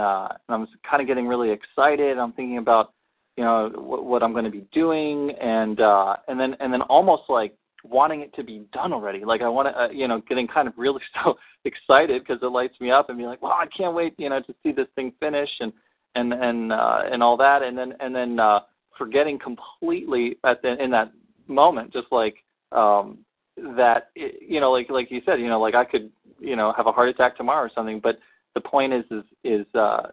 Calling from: Hawaii, United States; calling from Hawaii.

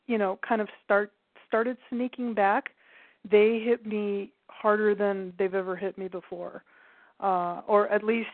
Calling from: Altadena, California, United States; I'm calling from Altadena, California.

